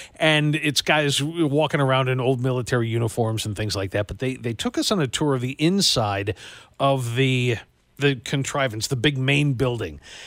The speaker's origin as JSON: {"language": "English", "town": "Buffalo", "region": "New York", "country": "United States", "tie": "born or raised there", "said": "growing up in the Buffalo area, everything is Niagara Falls related."}